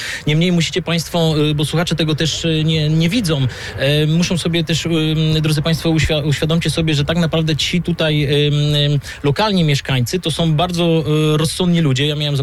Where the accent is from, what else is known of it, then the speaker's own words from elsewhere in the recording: Świętokrzyskie Voivodeship, Poland; Sam jako dziecko tutaj, grając na niedalekim boisku Orląt, miałem okazję też to widzieć